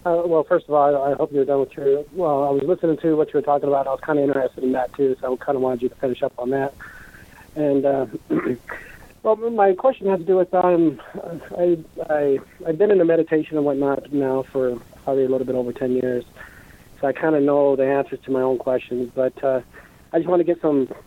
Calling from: Billings, Montana, United States; I'm calling from here in Billings, Montana.

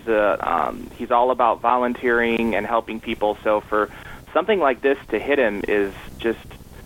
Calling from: Michigan, United States; from Michigan.

